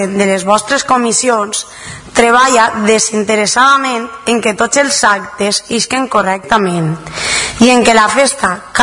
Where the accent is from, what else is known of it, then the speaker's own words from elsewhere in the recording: Valencian Community, Spain; born there; de la Vall d'Albaida de naixement, però gandiana de cor, i per sempre una més entre vosaltres.